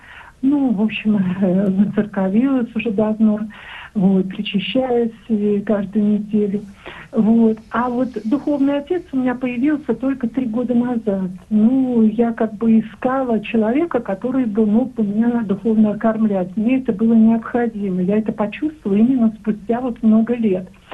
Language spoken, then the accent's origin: Russian; Saint Petersburg, Russia; я из Санкт-Петербурга.